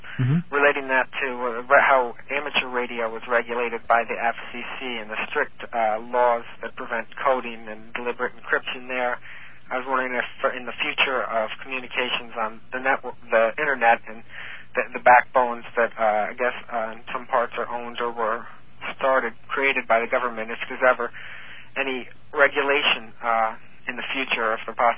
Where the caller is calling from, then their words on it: Greenwich, Connecticut, United States; I'm calling from Greenwich, Connecticut.